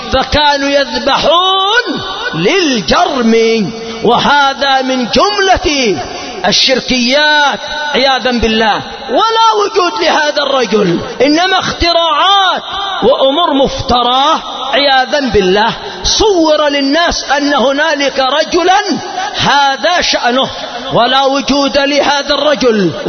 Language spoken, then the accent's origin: Arabic; Yemen; وإما عرف عندنا في اليمن من الأخطاء أنه في أول جمعة من رجب يذهب من يذهب إلى